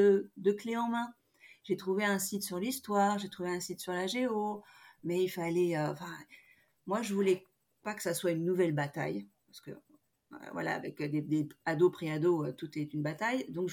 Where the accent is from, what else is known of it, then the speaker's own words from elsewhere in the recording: Madrid, Community of Madrid, Spain; also born or lived in Los Angeles, United States; moi, mes parents, ils sont français. Bon, j'ai grandi à Madrid, j'ai grandi à Los Angeles, mais je parle français.